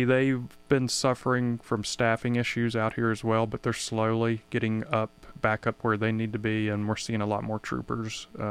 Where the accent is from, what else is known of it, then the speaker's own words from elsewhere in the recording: Virginia, United States; Yeah, so born and raised in Virginia.